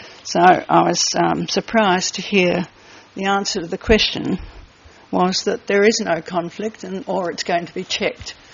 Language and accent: English; Kettering, East Midlands, United Kingdom; I'm from Kettering.